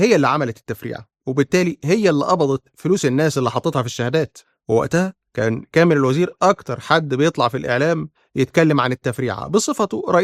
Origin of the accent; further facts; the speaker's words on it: Egypt; لأن لو كنا احنا كمصريين متكتفين وما نقدرش نتكلم